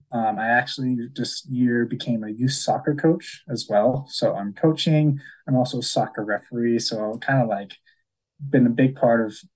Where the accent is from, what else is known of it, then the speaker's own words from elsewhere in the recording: Arizona, United States; And I grew up in Arizona